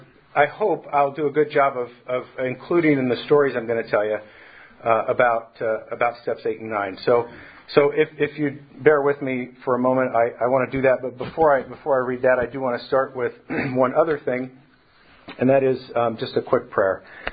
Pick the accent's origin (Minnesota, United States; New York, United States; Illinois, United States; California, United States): California, United States; Tulare; since I grew up in Tulare, I probably knew